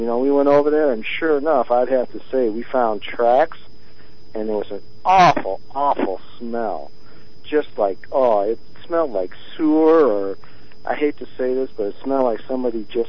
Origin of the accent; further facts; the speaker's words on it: Wyoming, United States; I'm from Wyoming, and, I listen to your station religiously.